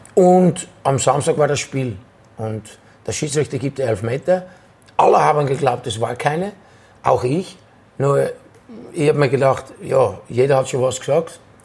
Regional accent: Rotterdam, South Holland, Netherlands; German is a second language; In meiner Heimatstadt Rotterdam.

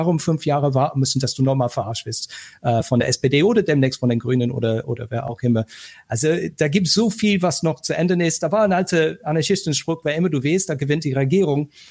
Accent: United Kingdom; German is a second language; So, als Brite, das tut mir weh.

